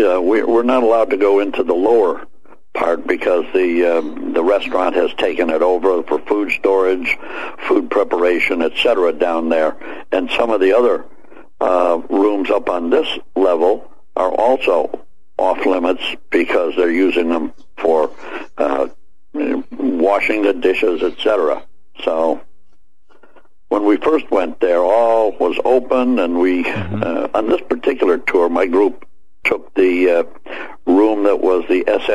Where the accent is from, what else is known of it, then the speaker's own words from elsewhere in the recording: Florida, United States; I'm from Florida. You get 25 mm-hmm. below or 25 degrees, and it's damn cold.